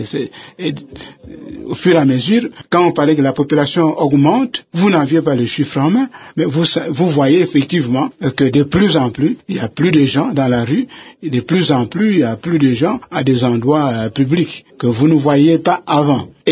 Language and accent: French; Kikwit, Kwilu, DR Congo; c'est une dizaine d'années que j'ai passé chez moi, si je peux ainsi le dire, à mon patelin, à Kikwit, où juste je venais de terminer les humanités